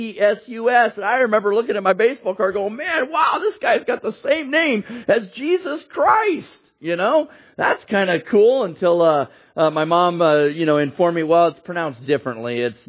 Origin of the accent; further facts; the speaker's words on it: California, United States; And of course, growing up in the Bay Area, I was a huge Oakland A's fan, all right? Because I lived on the East Bay